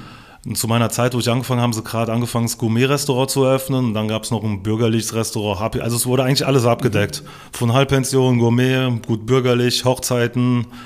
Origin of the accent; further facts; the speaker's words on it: Zweibrücken, Rhineland-Palatinate, Germany; ich stamme aus Zweibrücken. Das ist in Rheinland-Pfalz, direkt zur Grenze ans Saarland. Aber ganz wichtig für uns natürlich, dass es noch Rheinland-Pfalz ist.